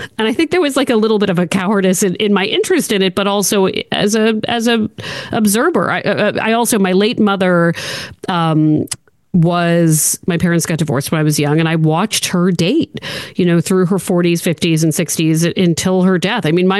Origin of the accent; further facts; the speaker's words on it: Maryland, United States; now in Boston, United States; I'm not originally from Boston. I'm from Maryland. Boston, where I live, is a very town.